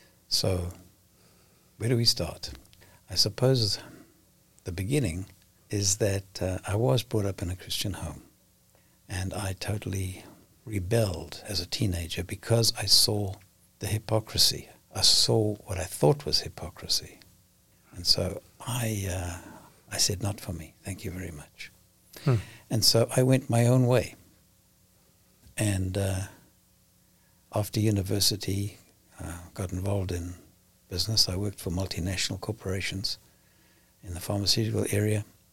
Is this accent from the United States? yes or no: no; Durban, KwaZulu-Natal, South Africa; also born or lived in Johannesburg; And I moved to Johannesburg, which is a major city, business city, from my hometown, Durban, which is about 500 or 600 miles away.